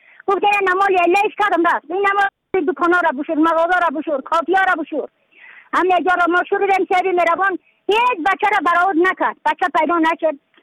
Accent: Badakhshan, Afghanistan; از بدخشان هستم، مرکز بدخشان ولسوالی اتل پایان قیره وینگ.

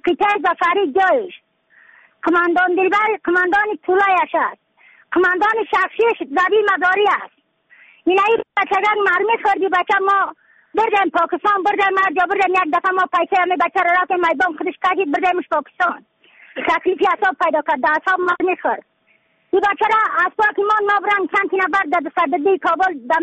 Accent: Badakhshan, Afghanistan; از بدخشان هستم، مرکز بدخشان، ولسوالی اتکل پایان، قیره وینگ.

